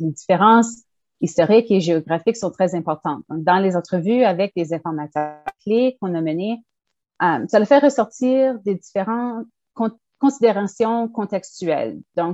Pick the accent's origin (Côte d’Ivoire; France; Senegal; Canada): Canada; Ontario; now in Vancouver, Canada; Donc, moi, je suis franco-ontarienne, je suis arrivée à Vancouver seulement en 2017